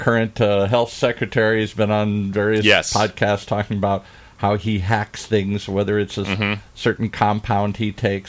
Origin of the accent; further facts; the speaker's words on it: Midwest, United States; full disclosure, I grew up in the Midwest.